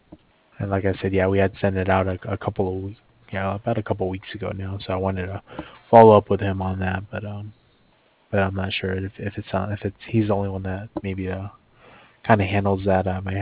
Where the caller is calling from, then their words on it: Cardiff, Wales, United Kingdom; I'm calling over from Cardiff.